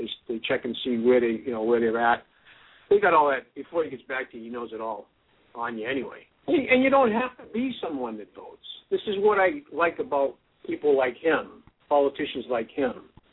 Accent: New York City, New York, United States; My family, I was born in New York City, originally from there.

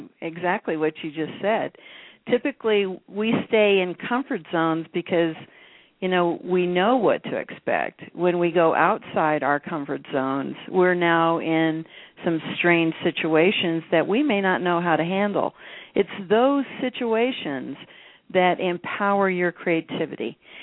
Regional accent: Texas, United States; I mean, I grew up in Texas, so I know exactly where you're coming from.

